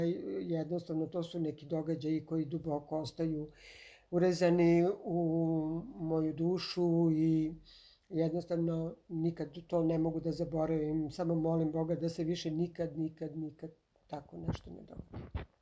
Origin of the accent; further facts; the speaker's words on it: Pristina, Kosovo; Ja sam bila u svom gradu, u Prištini, pretežno sam bila u svom stanu u Dardani na 6. spratu